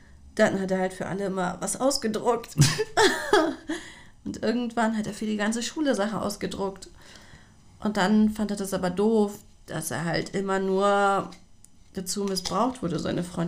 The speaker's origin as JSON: {"language": "German", "town": "Coburg", "region": "Bavaria", "country": "Germany", "tie": "born there", "said": "Also ich bin ja in Oberfranken geboren, in Coburg."}